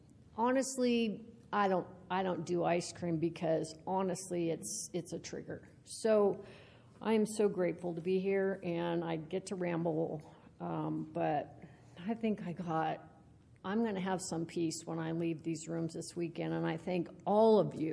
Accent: Portland, Oregon, United States; now in Bend, United States; I'm from Bend. And I actually grew up in the Portland area, but the last couple years I've lived in Bend.

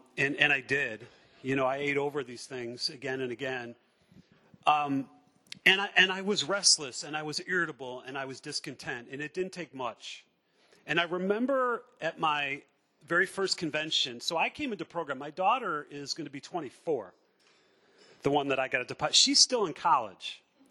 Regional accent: Chicago, Illinois, United States; I'm a recovered compulsive overeater, and I'm from Chicago.

